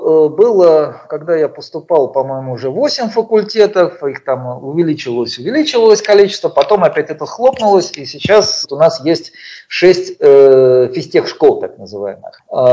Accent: Moscow, Russia; Я сам москвич, вырос в московской интеллигентской семье, мои родители типичные такие интеллигенты-шестидесятники, идеалисты такие, хотя вот отец вырос в деревне.

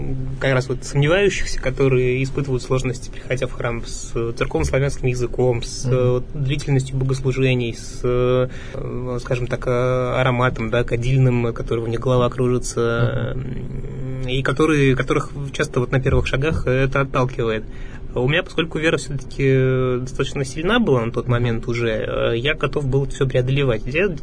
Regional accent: Orenburg, Orenburg Oblast, Russia; now in Yekaterinburg, Russia; потому что я просто родом не из Екатеринбурга, я приехал сюда на 1000 километров с Южного Урала, из Оренбурга.

